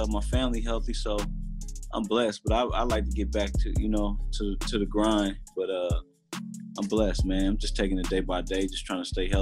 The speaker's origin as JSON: {"language": "English", "town": "Oakland", "region": "California", "country": "United States", "tie": "born or raised there", "said": "Like where I come up in East Oakland, basically, you know what I'm saying? So. You know, I'm from Walnut, so on Walnut, a lot of legends come from Walnut."}